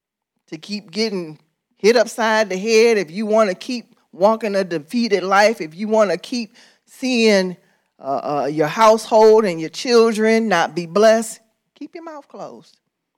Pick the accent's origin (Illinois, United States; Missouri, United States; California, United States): Illinois, United States; born there; accent: country; I was born here in Illinois, but I sound country.